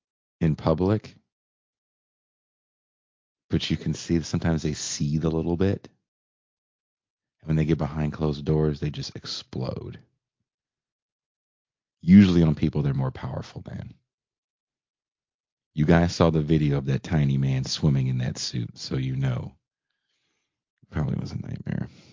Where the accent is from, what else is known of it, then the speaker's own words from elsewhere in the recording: Richmond, California, United States; I'm from Richmond.